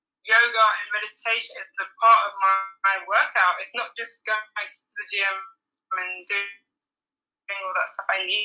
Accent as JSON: {"language": "English", "region": "London", "country": "United Kingdom", "said": "So I'm from South London. And obviously London's very diverse and multicultural, but I feel like in South London there's more things focused around like Black men and Black women, especially what I've experienced from Brixton, the area of Brixton."}